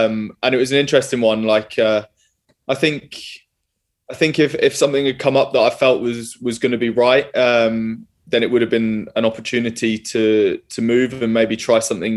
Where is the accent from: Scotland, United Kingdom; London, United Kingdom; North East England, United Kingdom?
Scotland, United Kingdom; you get really well looked after being Scottish and being based at a Scottish club